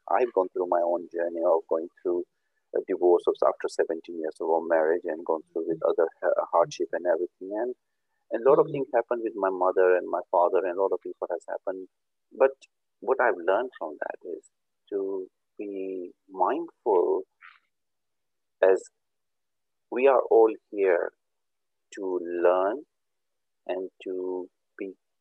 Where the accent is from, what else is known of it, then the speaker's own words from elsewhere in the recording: Pakistan; I come from Pakistan.